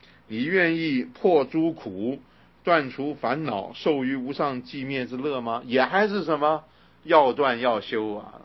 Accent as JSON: {"language": "Chinese", "country": "China", "said": "是我们中国人乱用的啊"}